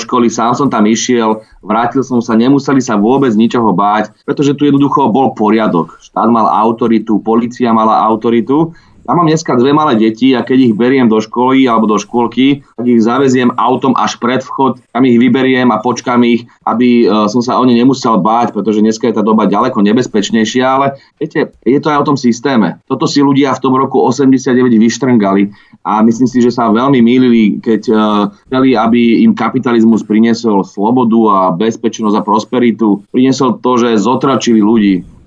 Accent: Bratislava, Bratislava Region, Slovakia; vyrastal som v Petržalke, ktorá, ako máte pravdu, je dneska jedna z tých menej bezpečných štvrtí

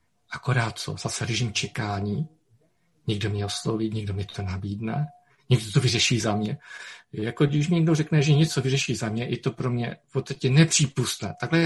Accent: Zlín Region, Czechia; Já jsem z Valašska

